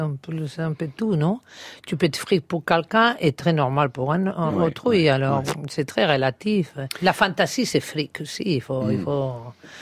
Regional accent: Palma, Balearic Islands, Spain; French is a second language; Et je suis aussi de Palma.

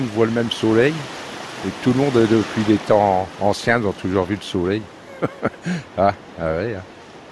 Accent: Saint-Quentin, Hauts-de-France, France; Saint-Quentin, dans l'Aisne. Picardie.

